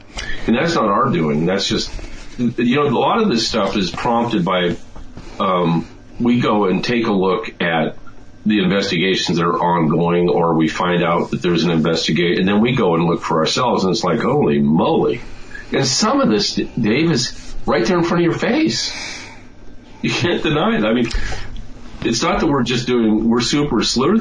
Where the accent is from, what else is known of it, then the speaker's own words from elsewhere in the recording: California, United States; I'm speaking as a Californian